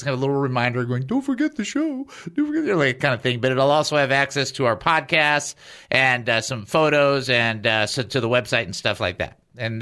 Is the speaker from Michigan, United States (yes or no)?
yes; Detroit, Michigan, United States; I'm from Detroit. I can say whatever I want.